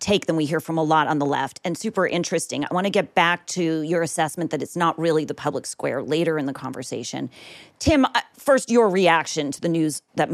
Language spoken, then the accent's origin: English; Los Angeles, California, United States; I am very excited to be your guest host for the next few weeks here in my hometown of Los Angeles.